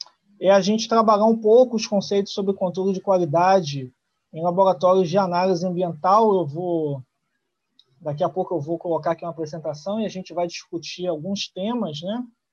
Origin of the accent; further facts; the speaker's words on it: Rio de Janeiro, Brazil; eu sou do Rio de Janeiro, formado em Química